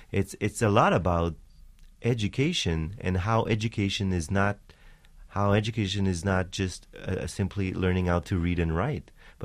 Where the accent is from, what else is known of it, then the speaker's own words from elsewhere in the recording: Quebec, Canada; we are North Americans in Quebec. We speak French, and of course we are of Latin blood in a way, but we are American in the way we see time and space and business and school.